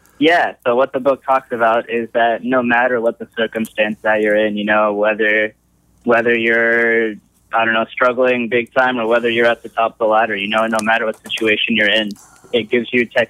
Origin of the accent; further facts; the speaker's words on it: Lewistown, Pennsylvania, United States; Okay. So I grew up in Lewistown, Pennsylvania.